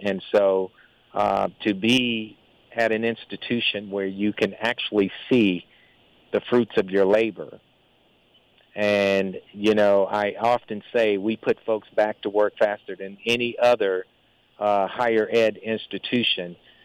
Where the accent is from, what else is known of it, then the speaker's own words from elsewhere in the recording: Wilson, North Carolina, United States; I'm originally from Wilson, North Carolina